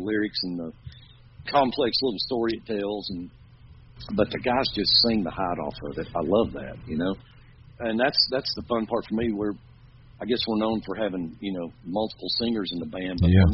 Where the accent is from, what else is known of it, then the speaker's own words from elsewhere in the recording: North Carolina, United States; We're all from Haywood County, North Carolina, in the Western Mountains here, the Smoky Mountains, and Haywood County's got 4 towns in it.